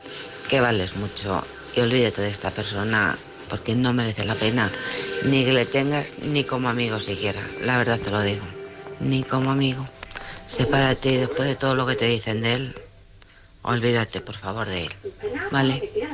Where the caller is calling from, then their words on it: Alcorcón, Community of Madrid, Spain; la de Alcorcón.